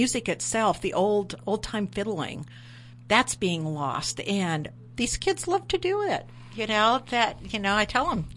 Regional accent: Maine, United States; born there; My mom, I was born in Maine, my brother and I, and we were 9 months apart.

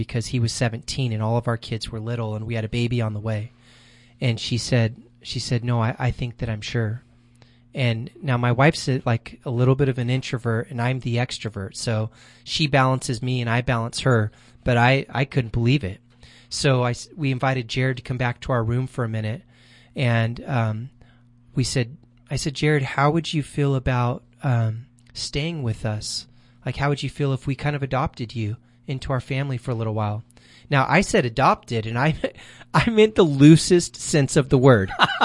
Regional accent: Bakersfield, California, United States; born there; we discovered that she was born in the same hospital that I was born in Bakersfield.

